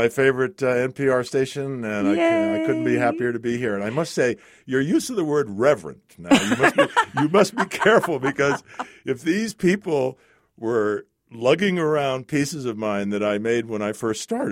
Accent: Boston, Massachusetts, United States; born there; I was born in the Deaconess Hospital in Boston, Massachusetts.

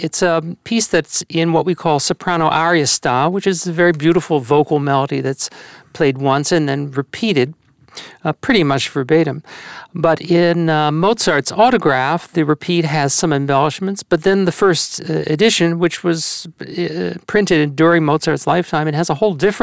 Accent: Baltimore, Maryland, United States; also born or lived in Bronx, United States; being an American, you know, growing up in the suburbs of Baltimore and living in places like the Bronx

